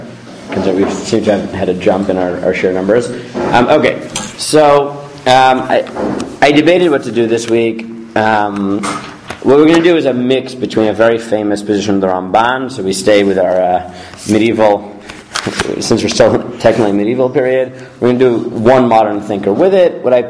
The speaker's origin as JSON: {"language": "English", "region": "New York", "country": "United States", "said": "I'm from New York, sorry. I know outside of New York, it's a thing"}